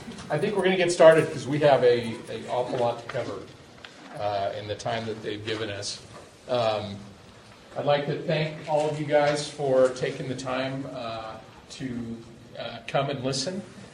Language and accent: English; Moscow, Idaho, United States; I was a Texas Longhorn because I grew up in Moscow and I wanted to get the hell out of there.